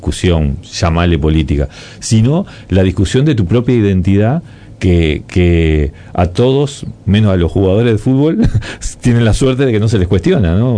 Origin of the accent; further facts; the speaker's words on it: Uruguay; moved away; Capaz que la vida me dio una serie de rebotes y terminé viviendo ahí, pero yo soy uruguayo